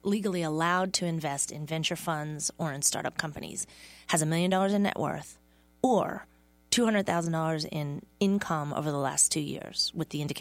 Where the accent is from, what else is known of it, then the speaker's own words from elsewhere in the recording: East Coast, United States; also born or lived in Southern California / Cincinnati; I was born and raised on the East Coast, and then I spent 13 years in Southern California.